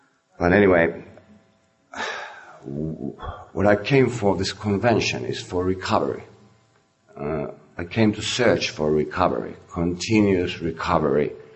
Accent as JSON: {"language": "English", "town": "Helsinki", "region": "Uusimaa", "country": "Finland", "second_language": "English", "said": "I'm an alcoholic. I'm from Helsinki, Finland"}